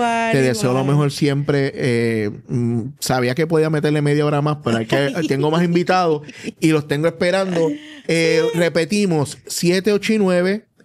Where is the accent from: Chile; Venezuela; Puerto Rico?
Puerto Rico; situaciones que hemos vivido como puertorriqueños